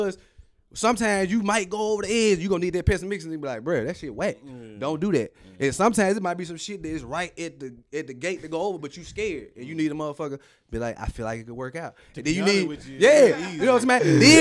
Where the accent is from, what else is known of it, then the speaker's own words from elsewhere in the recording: North Carolina, United States; Nigga, I'm coming from North Carolina, nigga. Like, damn, we go to the community pool.